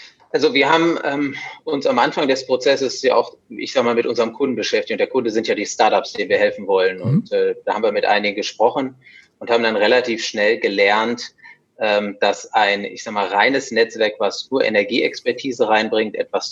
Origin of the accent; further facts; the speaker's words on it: North Rhine-Westphalia, Germany; moved away as an adult; now in Essen, Germany; ich bin ein Ostwestfale, den es vor rund 20 Jahren nach Essen verschlagen hat, in die Energiehauptstadt Europas.